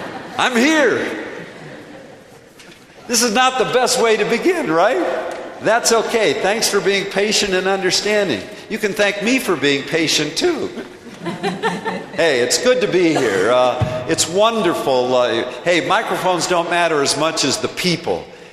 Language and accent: English; Akron, Ohio, United States; now in Cleveland, United States; I'm a diocesan priest in Cleveland, Ohio, that diocese. I'm from Akron.